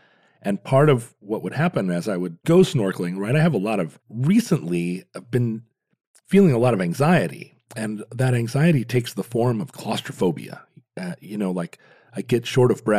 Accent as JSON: {"language": "English", "region": "Alaska", "country": "United States", "tie": "born or raised there", "said": "Growing up in Alaska, like swimming was a secondary."}